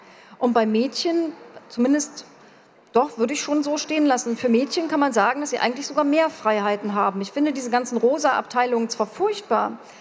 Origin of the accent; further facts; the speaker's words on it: East Germany, Germany; da können wir als Ostdeutsche viel stolzer darauf sein, als wir das oft sind